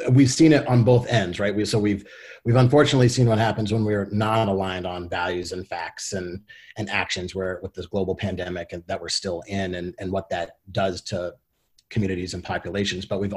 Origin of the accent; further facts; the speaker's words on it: Burlington, Vermont, United States; also born or lived in Texas; So like, I was born in Texas. I was adopted, moved to Burlington, Vermont, very white state, two white parents.